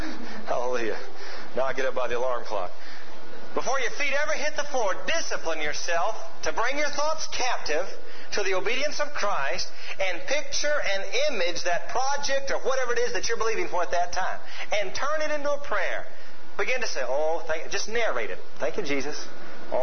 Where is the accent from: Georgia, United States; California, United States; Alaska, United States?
Georgia, United States; Atlanta; I didn't grow up on the farm. I grew up in Atlanta, Georgia.